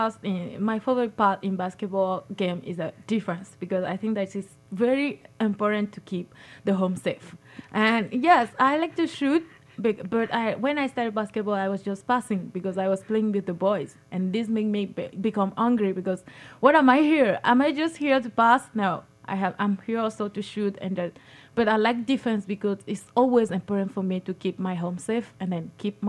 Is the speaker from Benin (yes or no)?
yes; Benin; English is a second language; now in United States; I learned English at school, at primary school and secondary school there. English is not important for us in Benin because it's not our official language, but I was very interested by the language, so I just learned by myself and my English club.